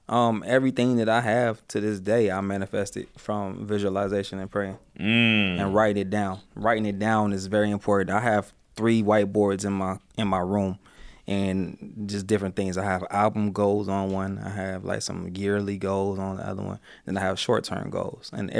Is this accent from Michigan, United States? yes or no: yes; Detroit, Michigan, United States; You know, I'm from Detroit, so that's whatever, though.